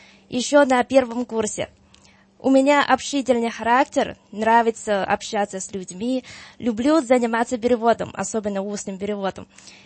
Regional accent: China; Russian is a second language; now in Serbia; Вот так говорят по Сербии, я из Китая, я из Гина. И они улыбаются и радуют, что одна китаянка так интересуется сербской культурой. И, конечно, немножко удивились, что я говорю по-русски.

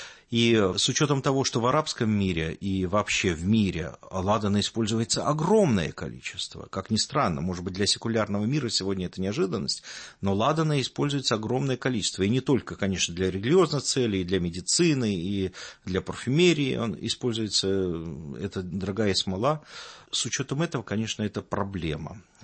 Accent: Moscow, Russia; я москвич

